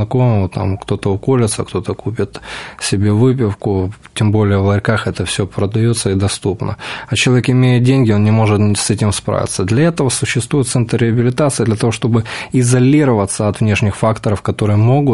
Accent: Kyiv, Ukraine; я сам из Киева. И весной этого года я приехал с командой в Москву

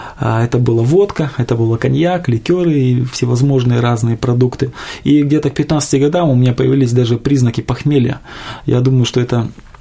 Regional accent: Petropavlovsk-Kamchatsky, Kamchatka Krai, Russia; born or raised there; also born or lived in Khabarovsk

